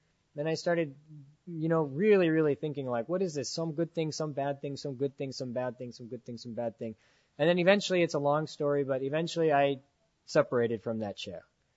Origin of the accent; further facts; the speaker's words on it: United States; I came from America, and I'm a pre-med student